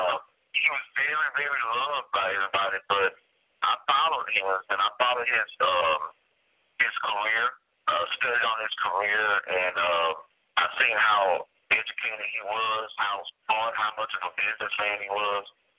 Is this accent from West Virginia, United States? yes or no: no; Houston, Texas, United States; I grew up in Ivan Clark, part of Houston, Texas, South Park part.